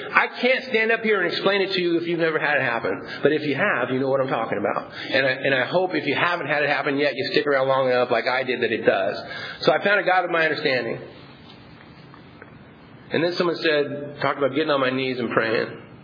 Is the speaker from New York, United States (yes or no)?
no; San Diego, California, United States; I was a diehard San Diego Charger fan. I grew up in San Diego. Chargers were in my blood.